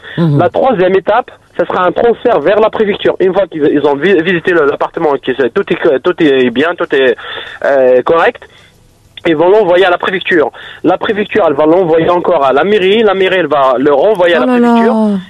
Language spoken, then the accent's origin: French; Algeria; je suis algérien.